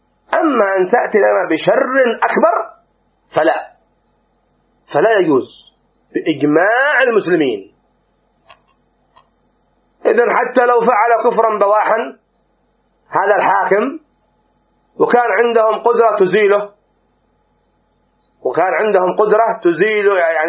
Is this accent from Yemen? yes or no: yes; Yemen; كما هو الحال عندنا في اليمن، نعم رأينا وعشنا وذقنا مرارة الخروج